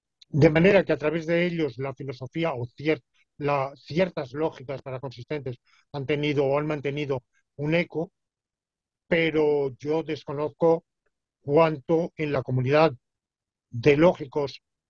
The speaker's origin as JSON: {"language": "Spanish", "country": "Spain", "said": "Soy español, no cabe duda. Basta escucharme cómo pronuncio, está clarísimo"}